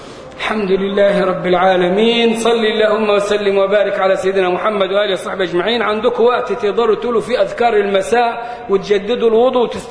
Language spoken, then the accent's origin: Arabic; Egypt; احفظ بلدنا مصر يا رب